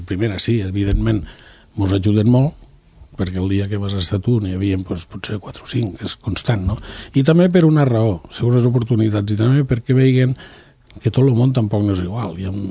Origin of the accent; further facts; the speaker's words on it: Catalonia, Spain; jo vinc de les Terres de l'Ebre, suposo que per la forma de parlar se m'haurà descobert la procedència.